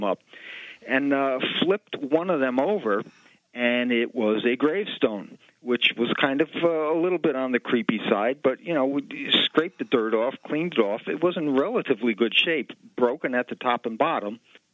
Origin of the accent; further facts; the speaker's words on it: Port Chester, New York, United States; As I mentioned, we grew up in Portchester.